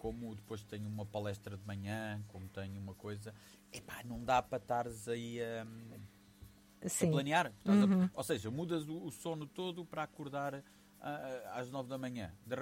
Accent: Avelar, Centro, Portugal; ajudei lá na minha terra na festa de Natal da Sociedade Filarmónica Avelarense, que eu sou da Velara

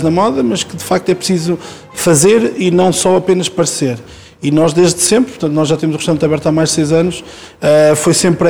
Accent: Portugal; porque eu sou português, a minha cultura é portuguesa, eu vou, obviamente, beber às minhas raízes, não é?

